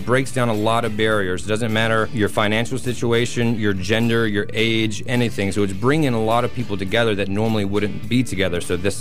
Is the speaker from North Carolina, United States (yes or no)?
yes; Washington, North Carolina, United States; I started in my hometown of Little Washington, and now we're hoping to take it around North Carolina